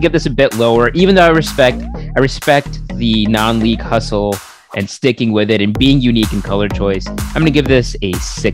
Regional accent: Michigan, United States; Yeah, they're okay. I'm from Michigan, so I can't give you too much credit there.

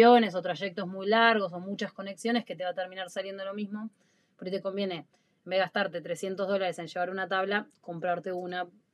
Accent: Argentina; Nunca viajamos con mucho dinero realmente, más siendo argentinos y con el cambio de moneda.

